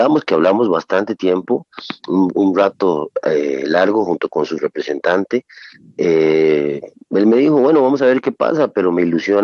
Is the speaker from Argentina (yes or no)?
no; Costa Rica; now in Mexico; yo soy tico mexicano, entonces yo no voy a hablar mal de México.